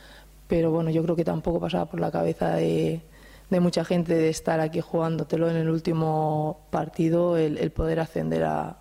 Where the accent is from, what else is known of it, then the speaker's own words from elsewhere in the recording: Elche, Valencian Community, Spain; que soy de Elche, es mi ciudad, he estado siempre ligada a este deporte